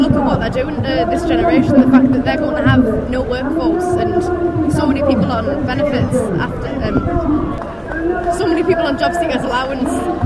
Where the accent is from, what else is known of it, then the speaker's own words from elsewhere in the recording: Gateshead, North East England, United Kingdom; 17, I'm from Gateshead.